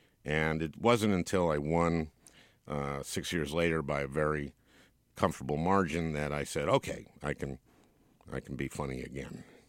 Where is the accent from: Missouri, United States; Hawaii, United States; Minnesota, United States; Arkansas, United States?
Minnesota, United States; St. Louis Park; And I grew up in St. Louis Park, which is kind of the Jewish suburb of Minneapolis. It's called St. Jewish Park by people.